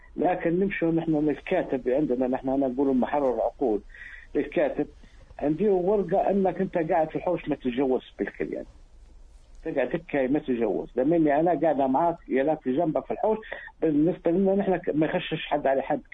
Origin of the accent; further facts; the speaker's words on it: Eastern Libya, Libya; هي جوزتي من منطقة في جنوب ليبيا وأنا في شرق ليبيا، ومتجوزين لنا 30 عام.